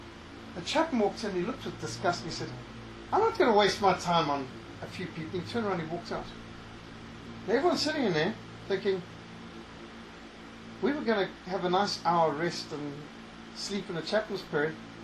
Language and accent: English; Zimbabwe; Well, I grew up in Rhodesia.